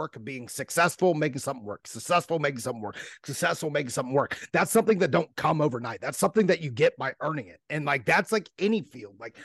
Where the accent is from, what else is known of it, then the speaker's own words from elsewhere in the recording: Ohio, United States; I'm from Ohio. We got a whole different jargon over here. I mess up words all the time.